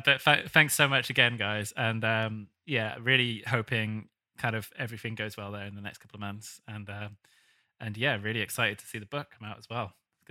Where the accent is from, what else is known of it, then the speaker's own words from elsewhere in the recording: United Kingdom; one of the best things about going to New York as a Brit is everyone you talk to always has like a long list of recommendations.